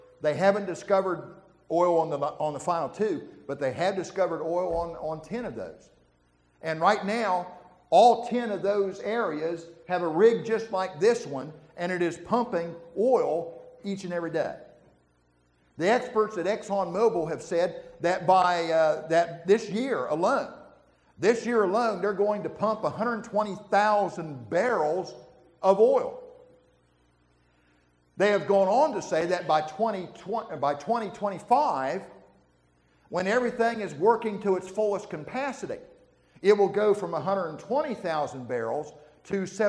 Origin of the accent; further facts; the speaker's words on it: West Virginia, United States; I'm from West Virginia. Don't hold that against me. But I'm from West Virginia. And I have traveled many a West Virginia backcountry road.